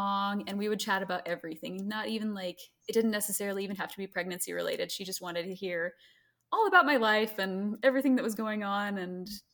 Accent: Greenville, United States; So I grew up in Greenville. So my mom came up for a few days and helped us get everything set up.

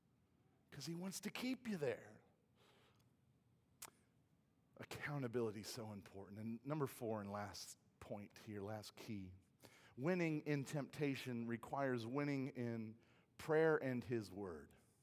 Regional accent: Midwest, United States; because I'm from the Midwest.

